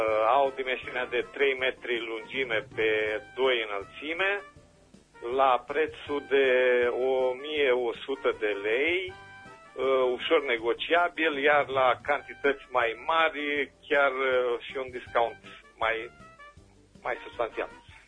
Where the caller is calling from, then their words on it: Reșița, Caraș-Severin, Romania; din Reșița